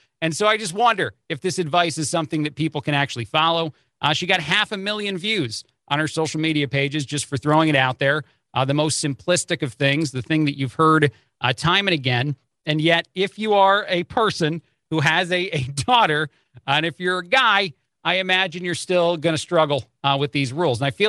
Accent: East Coast, United States; And I am an Italian from the East Coast, so I'm curious about this

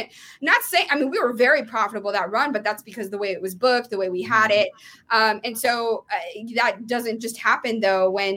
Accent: San Antonio, Texas, United States; And I'm from San Antonio.

